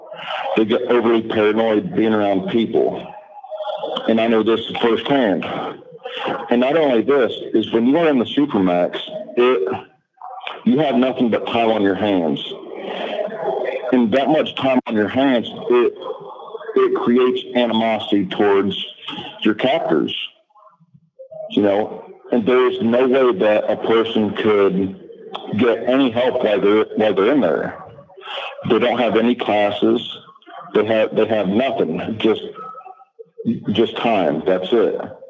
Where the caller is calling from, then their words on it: Ohio, United States; I'm calling from Ohio.